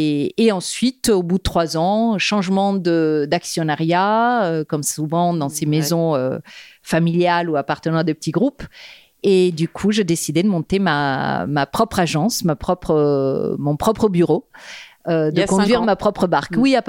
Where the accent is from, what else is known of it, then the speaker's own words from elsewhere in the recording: Rome, Lazio, Italy; moved away as an adult; now in Paris, France; je suis née à Rome, où j'ai grandi jusqu'à mes 25 ans. J'ai fait des études d'art là-bas, en histoire de l'art contemporain. Et puis j'ai décidé à un moment donné de venir à Paris.